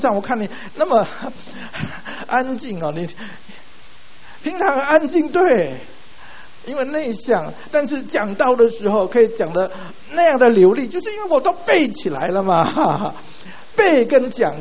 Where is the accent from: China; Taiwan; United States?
Taiwan; Hualien, Hualien County; first language Taiwanese Hokkien; Chinese is a second language; 我老家在花莲，我们小的时候都是讲台语的啊，台湾威，我们在学校里面也是讲台湾威哈，所以我们不会讲国语的哈，不会讲 Mandarin， 不会讲华语